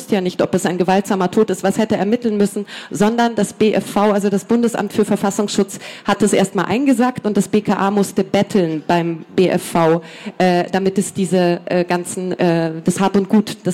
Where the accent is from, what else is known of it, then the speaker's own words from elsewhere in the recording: Bavaria, Germany; born there; ich komme gebürtig aus Bayern